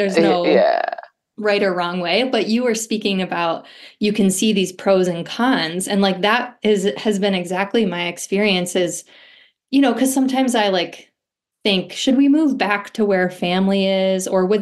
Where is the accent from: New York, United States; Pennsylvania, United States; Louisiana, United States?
New York, United States; So we had 2 years in Georgia. I'm from New York State. And then we moved back to New York and we were there for a few years.